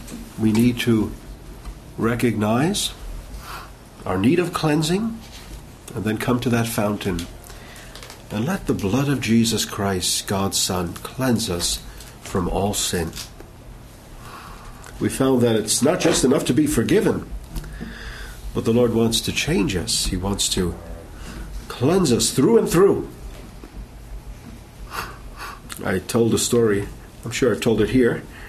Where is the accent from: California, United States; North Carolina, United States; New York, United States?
New York, United States; And I grew up on Long Island. Brooklyn was far, far away, as far as I was concerned.